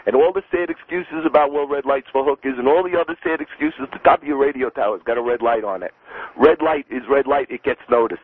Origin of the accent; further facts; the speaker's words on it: New York City, New York, United States; I'm born and raised in New York City. I'm only here a few years.